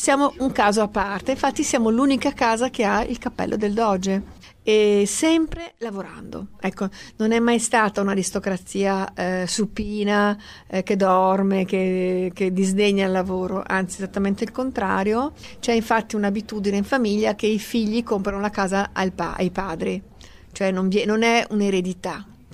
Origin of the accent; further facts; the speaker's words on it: Venice, Veneto, Italy; French is a second language; Et moi, je viens de Venise.